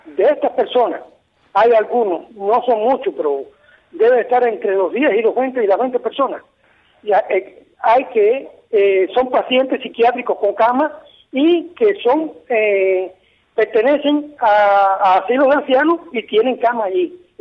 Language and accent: Spanish; Cuba; no somos buenos cubanos.